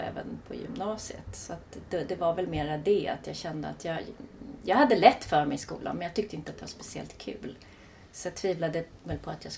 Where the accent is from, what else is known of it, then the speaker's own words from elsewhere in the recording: Tyresö, Stockholm County, Sweden; Ja, jag är från Tyresö från början, och mina föräldrar också. Även mina mor- och farföräldrar bodde här i Tyresö, och faktiskt till och med morfars föräldrar också.